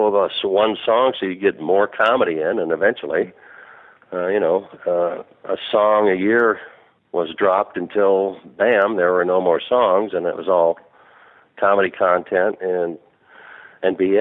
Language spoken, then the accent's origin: English; Los Angeles, California, United States; as a listener, growing up in Los Angeles, listening to the Boss Jocks on KHJ